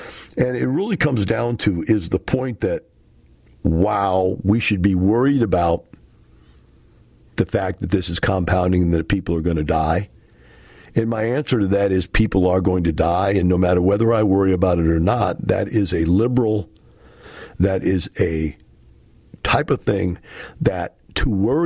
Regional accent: United States; or is this simply your way of telling me that I don't, as an American, have the right to say my opinion on the radio?

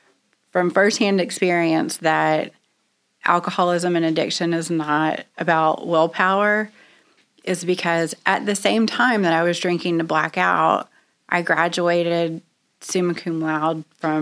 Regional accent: Bentonville, Arkansas, United States; So I started drinking at 14. I grew up in Arkansas, and so there really wasn't a lot else

